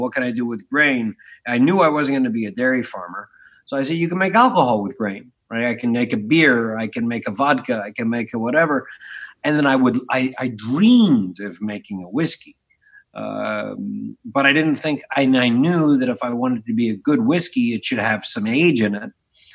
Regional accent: Philadelphia, Pennsylvania, United States; And we're both from Philly, right?

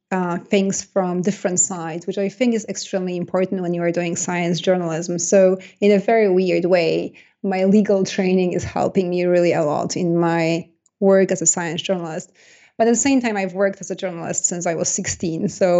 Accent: Poland; accent: Polish; first language Polish; English is a second language; as you can probably hear, I have an accent. In case you're wondering, it's a Polish accent. I was born in Poland, and I grew up in Poland. I studied law in Poland, and I started as a journalist in Poland. So I only started speaking English really in my 20s

